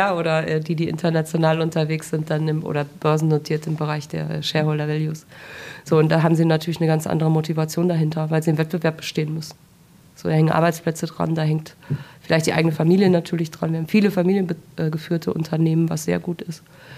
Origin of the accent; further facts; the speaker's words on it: Dortmund, North Rhine-Westphalia, Germany; Aber als Dortmunder nach Gelsenkirchen zu fahren, das ist natürlich schon eine Sache.